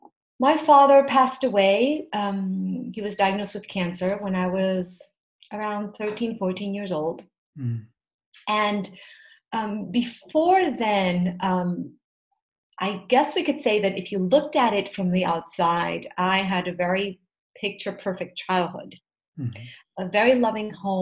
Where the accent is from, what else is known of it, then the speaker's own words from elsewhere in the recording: Marbella, Andalusia, Spain; also born or lived in Madrid / United States; grew up in most of my life between Spain and the US. Mm-hmm. I was born in Madrid. However, my parents, when I was around 8 years old, moved to Marbella. So I was lucky that I grew up, you know, by the sea in that sense.